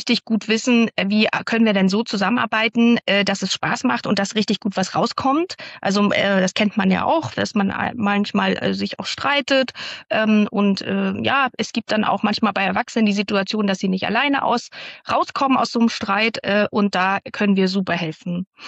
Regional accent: Rostock, Mecklenburg-Vorpommern, Germany; also born or lived in Neustrelitz; ich bin in Neustrelitz geboren. Da haben meine Großeltern gelebt und dann sind wir nach Rostock gezogen. Das heißt, seit ich 8 Jahre alt bin, also in der 3. Klasse, bin ich in der Südstadt zur Schule gegangen.

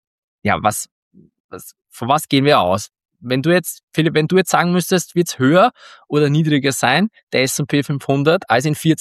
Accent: Austria; bin ich Österreicher, Europäer

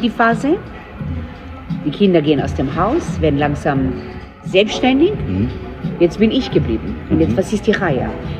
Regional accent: Israel; Mein Mann kommt aus Israel, ich komme aus Israel.

